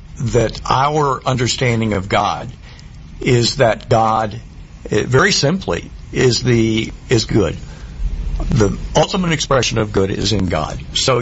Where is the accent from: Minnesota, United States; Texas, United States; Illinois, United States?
Texas, United States; Tyler; My Baptist values. I was raised in Tyler. So actually, I knew a lot of Baptist values.